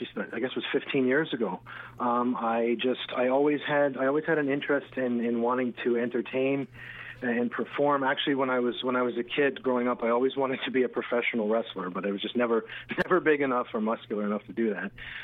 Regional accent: Toronto, Ontario, Canada; I'm from Toronto, Canada, born and raised.

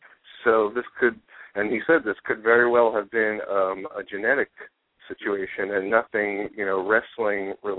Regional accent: New York, United States; from New York.

